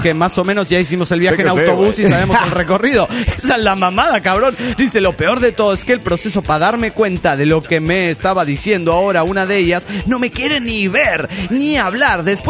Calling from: Managua, Nicaragua; de Managua, Nicaragua.

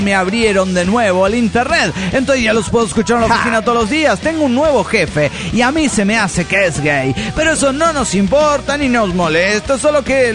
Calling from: Guadalajara, Jalisco, Mexico; de Guadalajara

